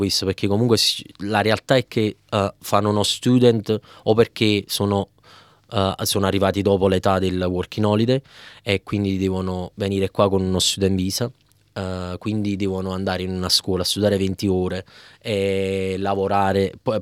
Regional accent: Naples, Campania, Italy; moved away as an adult; now in Australia; da una buona napoletano, da partenopeo

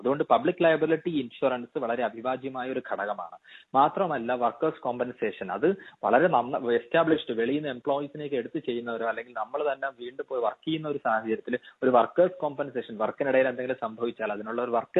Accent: Kerala, India; 5 വർഷത്തിന് മുമ്പ് ഞാൻ മലയാളികളുടെ ഒരു ട്രെൻഡ് നമ്മുടെ കേരളത്തിലുള്ളവരുടെ നോക്കിയപ്പോൾ

